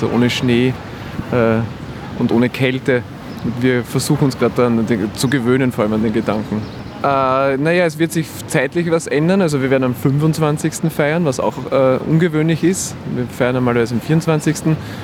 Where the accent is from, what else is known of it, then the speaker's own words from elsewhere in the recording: Vienna, Austria; Ja, wir kommen aus Wien und besuchen sehr, sehr gute Freunde hier in Melbourne.